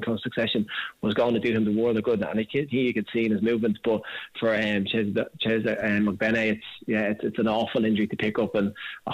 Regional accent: Ireland; Like I said, we're Irish at home.

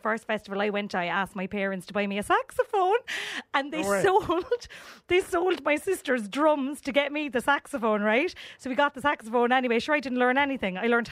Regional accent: Cork, Munster, Ireland; I think it's grown up here my whole life. Like my mom and dad were teachers in two big schools in Cork.

